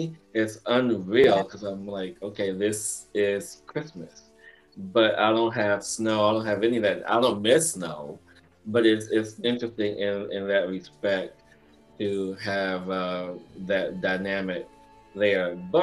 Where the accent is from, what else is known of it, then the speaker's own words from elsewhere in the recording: Chicago, Illinois, United States; also born or lived in New York; now in Florida, United States; I'm in Florida too, like Rebecca. And so growing up in Chicago, living in New York most of my life